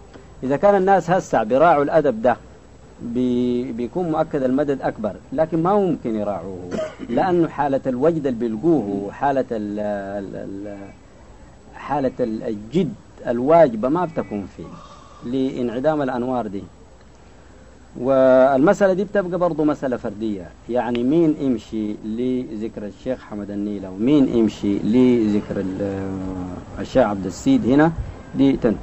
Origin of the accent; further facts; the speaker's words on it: Omdurman, Khartoum, Sudan; نحن عندنا في أم درمان الذكر في قبة شيخ حمد النيل، كنا بنمشي له كثير